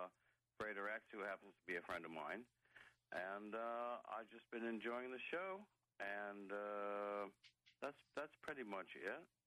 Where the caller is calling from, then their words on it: Massachusetts, United States; I'm calling from Massachusetts.